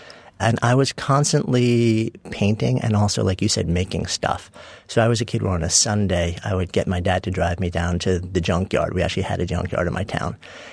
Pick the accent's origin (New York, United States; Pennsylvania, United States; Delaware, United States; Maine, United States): New York, United States; Port Washington; I grew up in a suburb of New York City, Port Washington, also known as East Egg